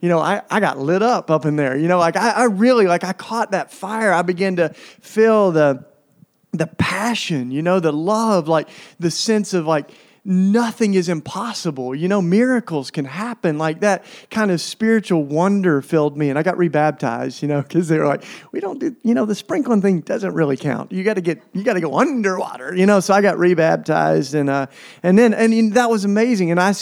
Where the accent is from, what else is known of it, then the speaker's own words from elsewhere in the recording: Tennessee, United States; now in Philadelphia, United States; So I've lived in Philly for 20 years. It's great. I am from Tennessee, you know, which is awesome